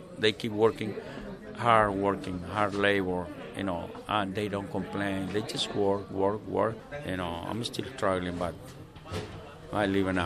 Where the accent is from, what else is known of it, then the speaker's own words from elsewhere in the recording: El Salvador; moved away; Well, I'm from El Salvador. … I got family down there, you know. I've been here for long, you know, more than 30 years now.